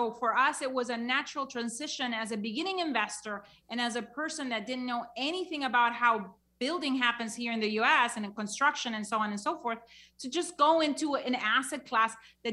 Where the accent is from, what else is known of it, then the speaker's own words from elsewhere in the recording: Honduras; moved away as an adult; now in United States; So I'm originally from Honduras, Central America. I came here to the U.S. in 1995, just like you read, with a couple suitcases to my name and nothing else.